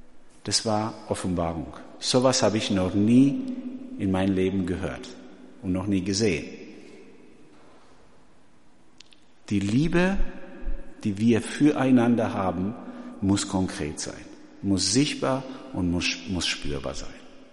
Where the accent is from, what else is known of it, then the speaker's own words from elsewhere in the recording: Albania; So war es bei uns in Albanien. Samstag war das Duschentag.